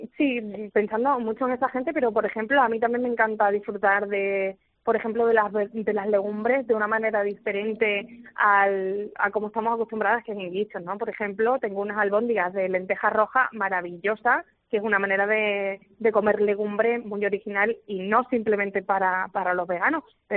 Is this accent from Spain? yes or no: yes; Extremadura, Spain; rellena con queso de La Serena, que es muy de mi tierra.